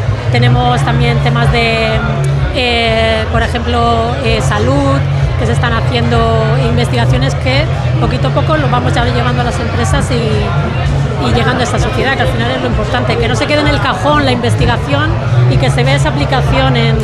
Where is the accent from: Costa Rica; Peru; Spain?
Spain; Orihuela, Valencian Community; now in Elche, Spain; Soy de Orihuela, aunque vivo en Elche.